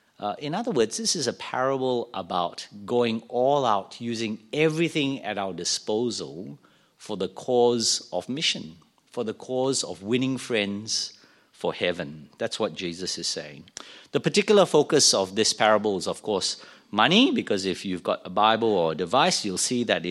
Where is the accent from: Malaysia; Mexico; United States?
Malaysia; one of the earliest memories I have growing up in Malaysia